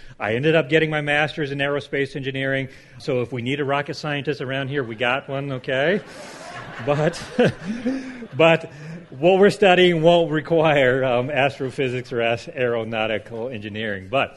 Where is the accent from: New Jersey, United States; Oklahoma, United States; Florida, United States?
Oklahoma, United States; I'm originally from Oklahoma, got my bachelor's degree in mechanical engineering, and I wanted to be an astronaut.